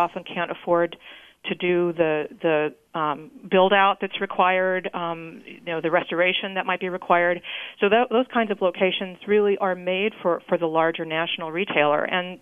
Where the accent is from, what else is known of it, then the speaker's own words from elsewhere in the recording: Midwest, United States; now in San Francisco, United States; I'm also from the Midwest. You know, I live in San Francisco for a reason. I'm raising a family here for a reason.